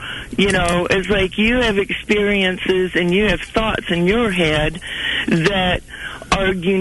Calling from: Independence, Missouri, United States; Kay, I'm from Independence.

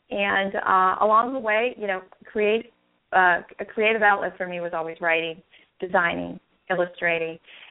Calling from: Washington, District of Columbia, United States; I'm calling from D.C. area.

